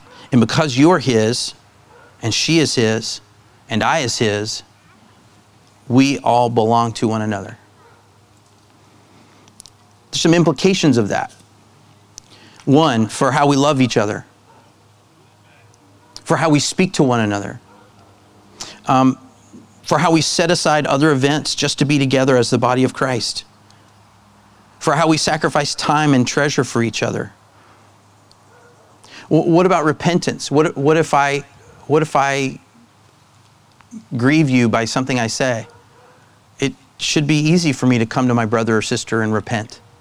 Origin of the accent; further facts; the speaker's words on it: the South, United States; So I grew up in the South, and my dad had an interesting way, like all dads do, of keeping our behavior in line.